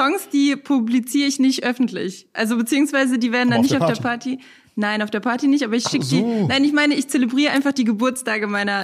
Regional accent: Bonn, North Rhine-Westphalia, Germany; born there; meine Freundinnen aus Bonn, also ich bin ja gebürtig aus Bonn

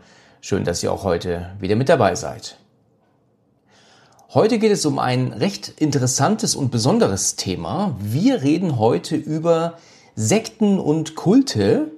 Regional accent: Husum, Schleswig-Holstein, Germany; now in Hesse, Germany; der Nähe von Frankfurt ansässig, also in der Nähe von Bad Homburg. Das ist vielleicht für einigen ein Begriff. Und ursprünglich bin ich aus Husum.

